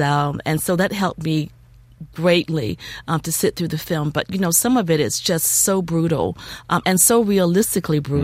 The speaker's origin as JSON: {"language": "English", "region": "the South", "country": "United States", "tie": "born or raised there", "said": "I am from the South myself. I grew up with the stories of slavery"}